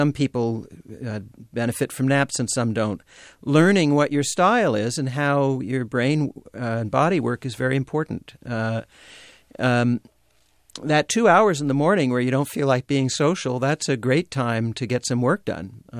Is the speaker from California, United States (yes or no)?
yes; California, United States; Well, there's a local angle here. I grew up in San Francisco Bay Area